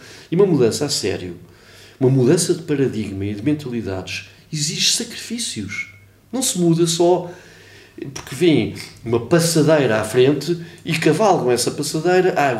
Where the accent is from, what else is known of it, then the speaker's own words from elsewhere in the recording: Portugal; porque eu sou português